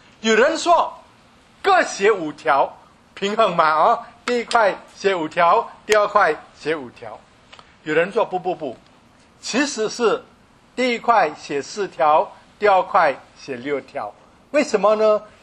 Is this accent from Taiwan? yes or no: no; China; 我们中国人很注重孝道